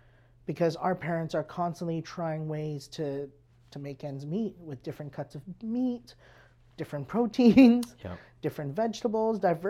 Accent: Hawaii, United States; now in Canada; because I was born and raised in Hawaii, and I grew up with a lot of Portuguese food.

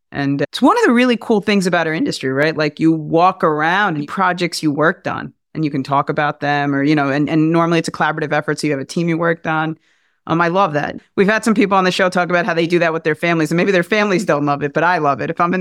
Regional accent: New York, United States; Like, I'm a New Yorker, you're a New Yorker.

